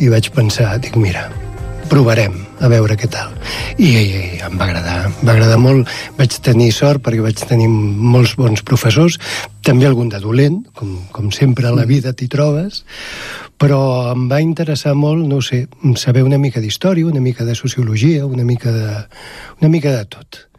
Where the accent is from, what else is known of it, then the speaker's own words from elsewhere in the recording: Barcelona, Catalonia, Spain; now in Terrassa, Spain; perquè jo sóc de Gràcia, de Barcelona, tot i que ja fa més de 20 anys que visc a Terrassa